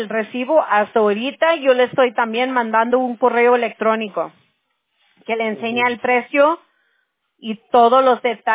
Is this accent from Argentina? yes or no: no; United States; Spanish is a second language; Yo soy aquí de los Estados Unidos, pero mis abuelos, uno era del DF y el otro de Chihuahua. So, soy pocha. Mi español es como de pocha